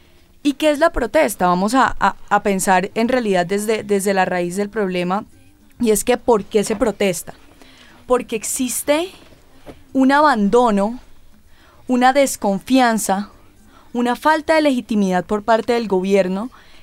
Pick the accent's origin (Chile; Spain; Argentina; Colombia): Colombia; El desespero, como colombianos, en este caso como mujeres, decimos, ¿qué más hacemos?